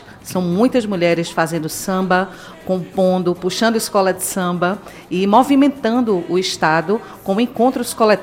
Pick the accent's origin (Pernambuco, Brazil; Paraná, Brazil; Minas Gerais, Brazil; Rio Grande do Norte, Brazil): Pernambuco, Brazil; accent: Pernambuco; E aí traz o sotaque de Pernambuco, traz o ilu, que é um instrumento de tradição nagô, que a gente utiliza, uhum, no terreiro de candomblé lá em Pernambuco. E traz o nosso sotaque, né?